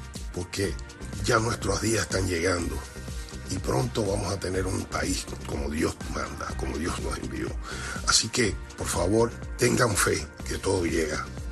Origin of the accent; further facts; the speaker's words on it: Cuba; now in Miami, United States; cantante cubano radicado en Miami